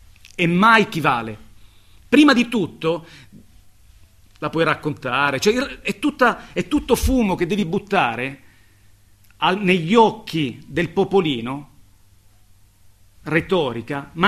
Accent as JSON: {"language": "Italian", "region": "Sicily", "country": "Italy", "said": "molto caro a me perché nella mia terra ha svolto un ruolo fondamentale nella... in qualche modo ha inciso, anche se la Sicilia è un luogo molto difficile"}